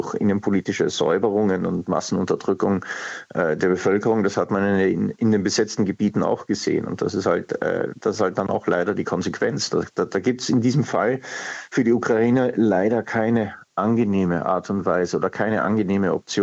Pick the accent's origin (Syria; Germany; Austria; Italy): Austria; ich bin ja Österreicher